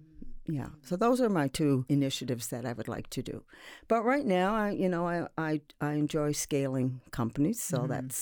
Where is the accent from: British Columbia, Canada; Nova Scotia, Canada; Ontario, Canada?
Nova Scotia, Canada; Sydney; I'm from Sydney. And to be even more precise, I'm from Whitney Pier.